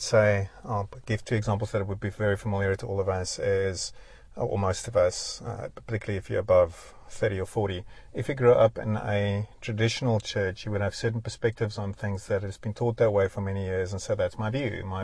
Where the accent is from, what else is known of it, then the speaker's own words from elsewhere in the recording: South Africa; I'm not a Jew that lived 3,000 years ago. I'm a South African living today.